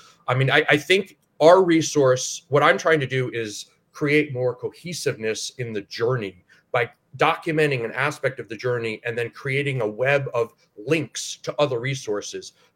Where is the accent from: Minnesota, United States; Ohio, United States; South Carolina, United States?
Ohio, United States; I'm from Northeast Ohio, so it pains me also.